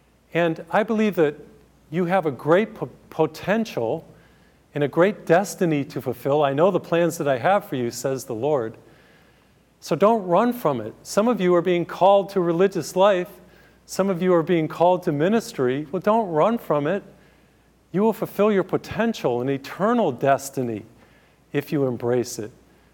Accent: Feeding Hills, Massachusetts, United States; I grew up in Feeding Hills, Massachusetts, little small town south of Springfield, right on the Connecticut border.

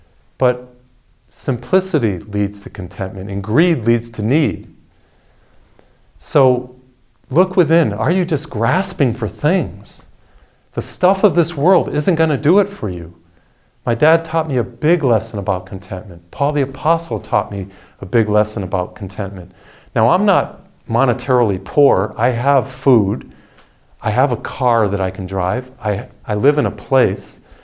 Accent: Massachusetts, United States; I grew up in Massachusetts. They were kind of like our royalty.

